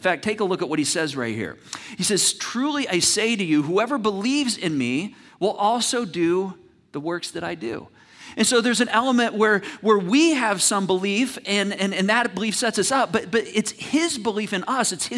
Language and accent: English; Michigan, United States; I grew up in Michigan